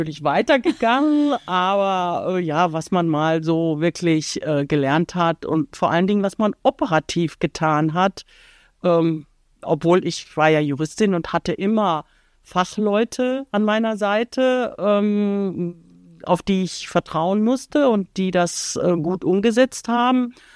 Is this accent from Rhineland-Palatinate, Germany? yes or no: no; North Rhine-Westphalia, Germany; born there; ich bin Juristin, bin im Sauerland geboren, habe in Münster studiert, auch ungewöhnlich das ganze Studium in Münster.